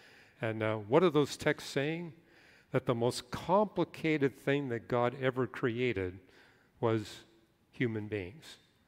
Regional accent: Canada; I was raised in Canada, so I've seen it in really a spectacular form.

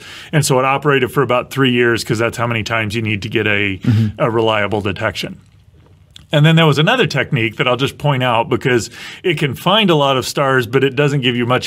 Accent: Midwest, United States; I grew up in the Midwest, and we would go out and collect lightning bugs at night.

